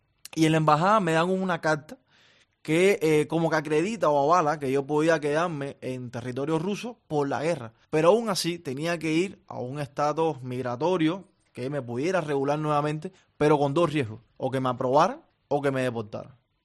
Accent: Cuba; now in Russia; Pero como todo cubano, que nunca ha salido de Cuba, porque yo directamente nunca había ido.

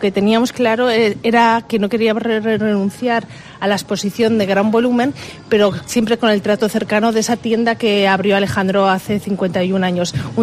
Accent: Castellón, Valencian Community, Spain; nosotros somos gente de Castellón, nacida en Castellón

